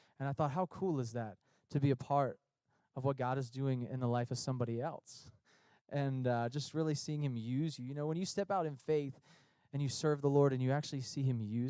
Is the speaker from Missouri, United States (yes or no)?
no; Canonsburg, Pennsylvania, United States; Cecil Alliance Church is where I grew up, because that was much closer to where we lived. I grew up in Canonsburg, Pennsylvania, just outside of there.